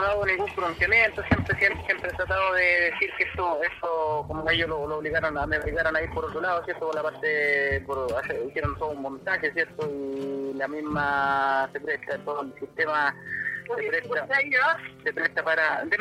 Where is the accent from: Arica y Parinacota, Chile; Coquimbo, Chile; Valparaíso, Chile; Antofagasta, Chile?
Arica y Parinacota, Chile; Arica; yo soy oriundo de Arica